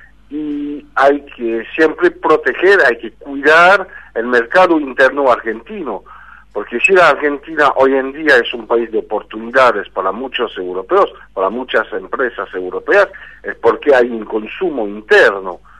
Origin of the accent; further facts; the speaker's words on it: Belgium; Spanish is a second language; no soy francés, soy francófono y soy belga.